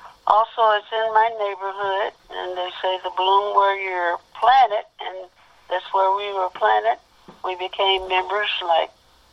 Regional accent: Indiana, United States; I was born in the year of 1936, and I was born in Indiana. And I lived on the east side, and I had nine brothers and sisters.

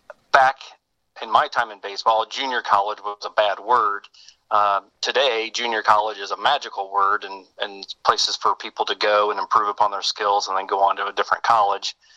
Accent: Zionsville, Indiana, United States; also born or lived in Crawfordsville / Lafayette; I was born in 1969 in Crawfordsville, Indiana.

